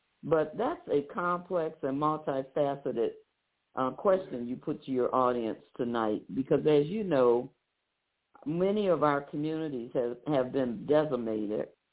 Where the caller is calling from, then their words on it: Detroit, Michigan, United States; I'm calling you from Detroit, Michigan